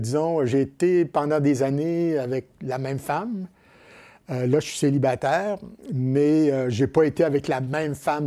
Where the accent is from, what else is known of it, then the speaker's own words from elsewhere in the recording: Charette, Quebec, Canada; also born or lived in Shawinigan; nominalement, je suis né à Shawinigan, mais mon premier lieu de résidence, puis je suis fier de le dire, c'est un petit village qui s'appelle Charette, Notre-Dame-des-Neiges de Charette, qui est à côté de Saint-Élie-de-Caxton